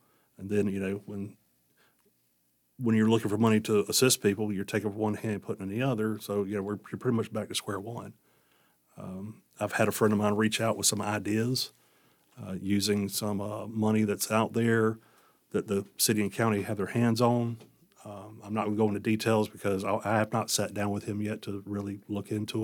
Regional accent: Wilmington, United States; I was born and raised here in Wilmington. My parents were born and raised here as well.

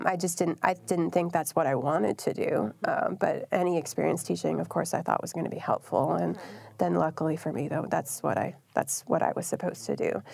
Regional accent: Wisconsin, United States; I grew up in Wisconsin. I went to Madison undergrad

